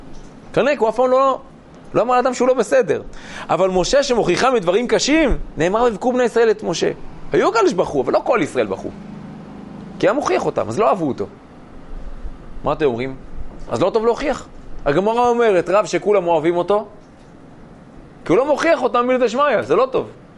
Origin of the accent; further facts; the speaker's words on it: Mitzpe Yericho, West Bank, Palestine; אני גדלתי במצפה יריחו, אצל הרב סבתו